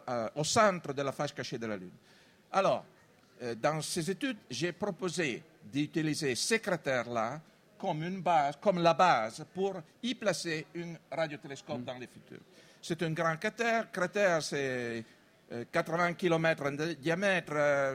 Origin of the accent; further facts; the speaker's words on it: Turin, Piedmont, Italy; French is a second language; Je suis de Turin, bien sûr, veuillez m'excuser.